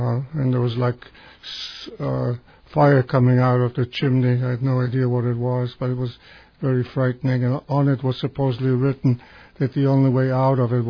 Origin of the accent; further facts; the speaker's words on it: Poland; I come from Poland, and in Poland nobody had arms.